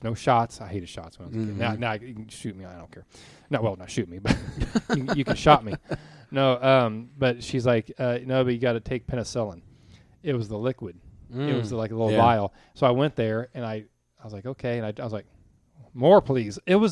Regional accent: Speedway, Indiana, United States; growing up in Speedway, Indiana, when, you know, we were about 2 miles from the Motor Speedway

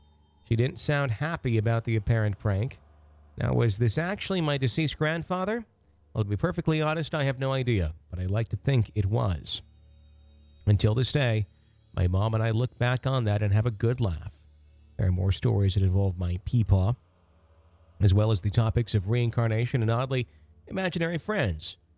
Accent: Louisville, Kentucky, United States; both my mother and I experienced while growing up in Louisville, Kentucky.

